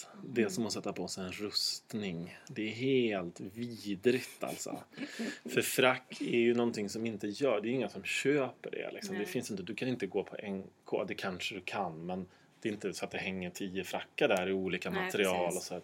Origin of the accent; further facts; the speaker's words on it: Östersund, Jämtland County, Sweden; Jag är uppvuxen i Östersund.